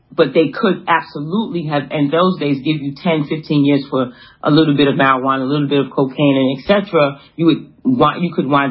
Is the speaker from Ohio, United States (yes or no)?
no; Brooklyn, New York, United States; I'm from Brownsville in East New York.